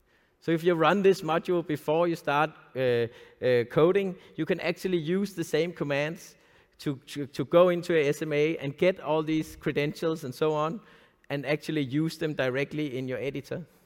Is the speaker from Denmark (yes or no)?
yes; Denmark; English is a second language; since I'm from Denmark